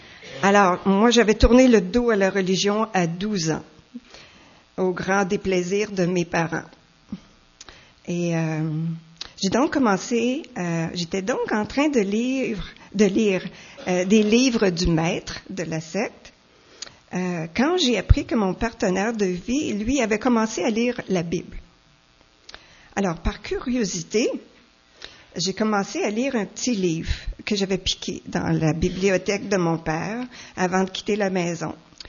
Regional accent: Acton Vale, Quebec, Canada; now in Montreal, Canada; Je suis née à Actonville, dans les cantons de l'Est. Je suis la deuxième de 6 enfants. J'ai grandi dans un bon foyer et à 18 ans, je suis déménagée à Montréal.

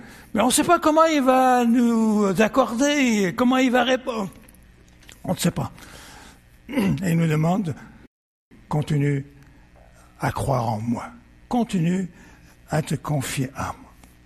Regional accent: Lyon, Auvergne-Rhône-Alpes, France; moved away as an adult; Et moi, je suis né à Lyon. Et alors, quand j'ai quitté Lyon, ma ville natale, pour aller aux États-Unis

